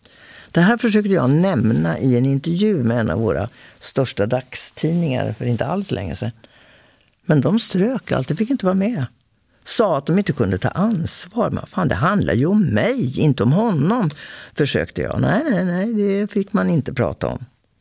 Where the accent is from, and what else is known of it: Linköping, Östergötland, Sweden; now in Stockholm, Sweden